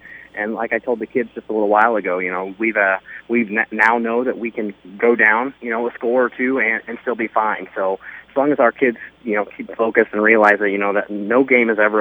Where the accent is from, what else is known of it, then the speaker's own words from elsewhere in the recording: La Harpe, Illinois, United States; Well, basically, I'm from La Harpe originally